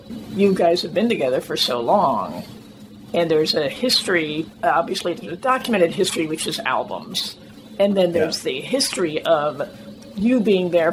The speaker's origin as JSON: {"language": "English", "region": "New York", "country": "United States", "said": "And I'm from New York, and you don't see that at a regular gig."}